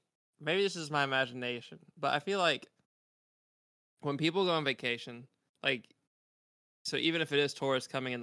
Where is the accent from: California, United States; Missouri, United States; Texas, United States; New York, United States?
Texas, United States; I'm from Texas.